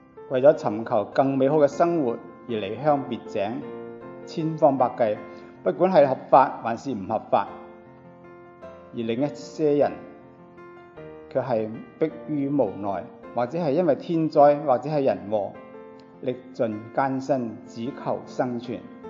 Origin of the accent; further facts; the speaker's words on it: Hong Kong; born there; moved away; 我是在香港出生的客家人，大半生以作客的身份、移民的身份，在异国之乡读书、工作、建立家园。